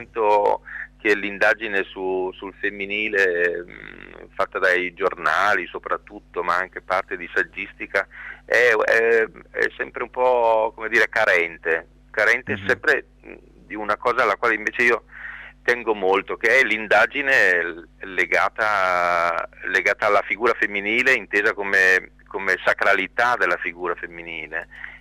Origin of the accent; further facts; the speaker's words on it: northern Italy, Italy; Io non sono toscano, sono del nord, però